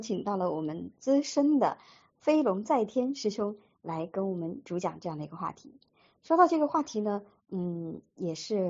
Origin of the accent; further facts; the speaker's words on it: Nanchang, Jiangxi, China; 我是来自江西南昌67的得名学员，